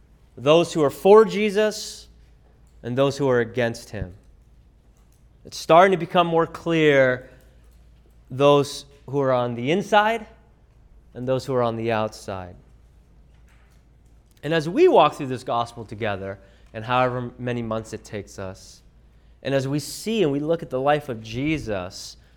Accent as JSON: {"language": "English", "region": "California", "country": "United States", "tie": "born or raised there", "lives_now": "Kansas City, United States", "said": "It was strange because I grew up in California my whole life. And Missouri is just very different than California."}